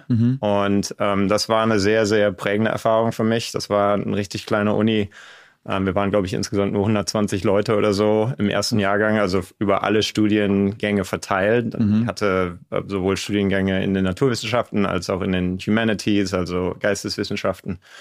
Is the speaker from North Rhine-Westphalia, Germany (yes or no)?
yes; Cologne, North Rhine-Westphalia, Germany; moved away as an adult; also born or lived in Bremen; now in United States; Ich bin in Köln aufgewachsen, kölsche Jung. Habe da im Prinzip meine ganze Jugend verbracht.